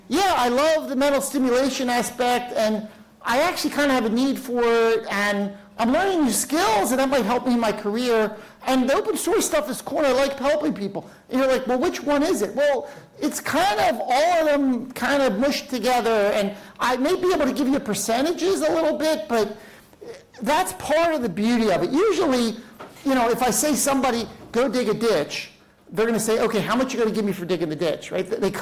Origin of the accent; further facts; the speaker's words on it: Philadelphia, Pennsylvania, United States; I am from Philadelphia.